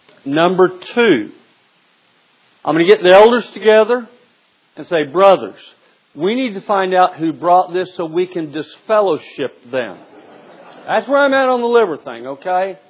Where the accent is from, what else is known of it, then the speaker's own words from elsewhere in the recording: Wichita, Kansas, United States; born there; also born or lived in Topeka / Fort Worth / Lubbock; now in Dallas, United States; I was born in Wichita, Kansas. From there, I moved to Kansas City. From there to Topeka. From there to Fort Worth. From there to Lubbock, Texas. The last 40-plus years, I've been in the Dallas area.